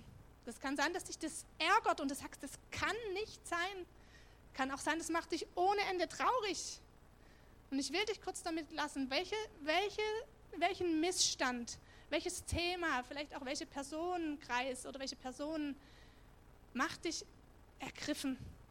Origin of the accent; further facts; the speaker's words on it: West Germany, Germany; als Westdeutscher, ich meine, hast du nie, 21 Jahre, hast du nicht so sehr viel